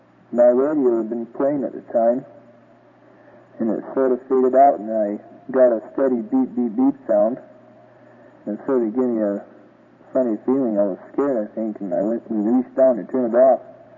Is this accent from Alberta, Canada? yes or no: yes; Taber, Alberta, Canada; from Taborn in Alberta.